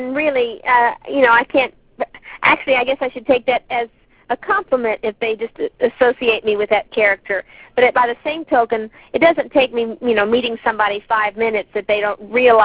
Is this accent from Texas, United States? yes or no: yes; Texas, United States; they knew that I was from Texas.